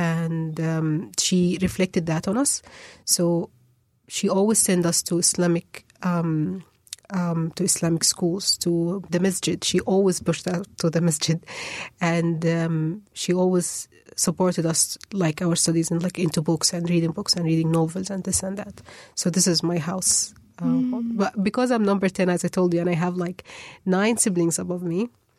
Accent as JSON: {"language": "English", "country": "Qatar", "tie": "born or raised there", "also_born_or_lived": "Sudan", "second_language": "English", "said": "I grew up in Qatar. Like, my school was in Qatar. My study was in Qatar, but like the 3 or 4 months of the year where I had vacation, we spent them in Sudan."}